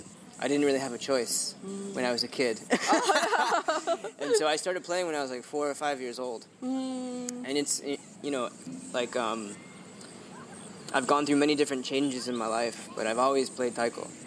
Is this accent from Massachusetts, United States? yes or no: no; Chicago, Illinois, United States; I grew up in the Chicagoland area. And, you know, I spent some time on the west coast of the United States for college. I spent 1 year studying abroad in Japan. And then I returned to Chicago